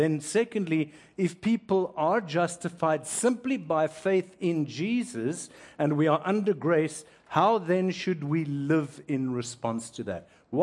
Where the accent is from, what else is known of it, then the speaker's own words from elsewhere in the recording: South Africa; moved away as an adult; now in Canada; as a South African who's only been here just short of 3 years, Canada right now is at many levels in chaos.